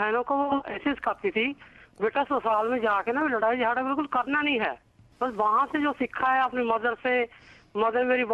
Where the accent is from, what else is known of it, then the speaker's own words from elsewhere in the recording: Budhlada, Punjab, India; Budhlada.